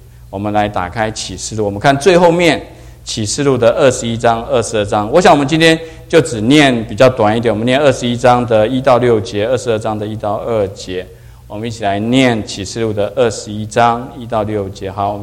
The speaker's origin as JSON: {"language": "Chinese", "country": "United States", "said": "可是我们美国人呢，是坐飞机去的"}